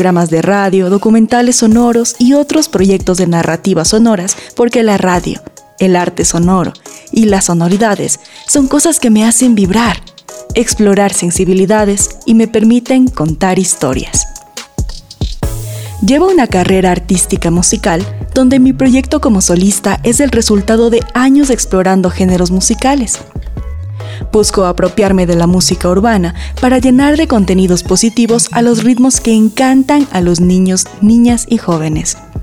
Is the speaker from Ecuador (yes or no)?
yes; Riobamba, Chimborazo, Ecuador; en Riobamba, donde yo nací y donde nació mi amor a la radio